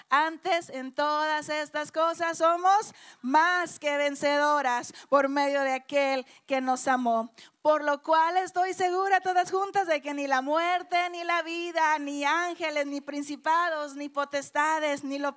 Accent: Coahuila, Mexico; yo también soy de Coahuila, no sé cuántos de Coahuila hay aquí, pero somos coahuilenses y en Coahuila somos muy noveleras.

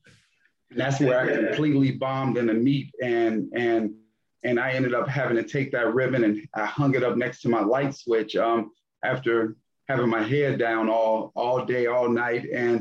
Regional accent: Gary, Indiana, United States; I'm very thankful for, you know, growing up in Gary, Indiana, in the community.

